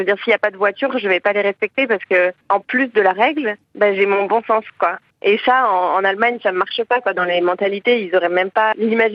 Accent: France; moved away as an adult; now in Berlin, Germany; C'est le récit de mon expatriation, pourquoi j'ai quitté la France, puis ma découverte de tout plein de choses qui m'ont surprise au fur et à mesure quand je me suis installée à Berlin.

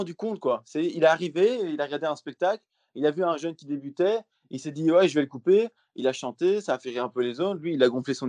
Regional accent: Belgium; Et je dis, ouais, je suis belge en fait, tu vois.

